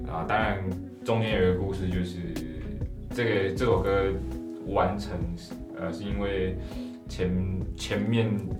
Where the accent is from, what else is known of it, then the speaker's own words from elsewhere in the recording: Taiwan; 那其实我是客家的，但是我不会讲客家话，因为我爸爸也不会。那至少我是台湾人嘛